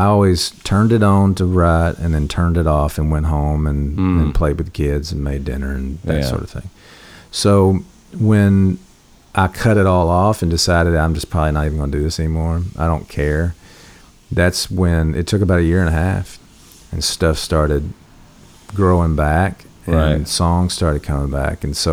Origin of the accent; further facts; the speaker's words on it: Loretto, Tennessee, United States; moved away as an adult; Loretta, Tennessee, which is just across the state line from Muscle Shoals, about 20 minutes north. So I didn't leave that area until my 20s.